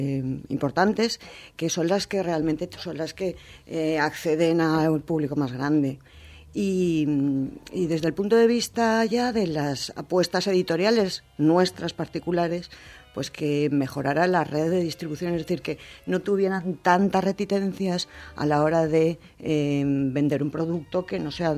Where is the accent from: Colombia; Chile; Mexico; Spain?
Spain; Valencian Community; first language Spanish; Fundamentalmente mi lengua materna es el castellano, aunque la otra también la considero prácticamente materna.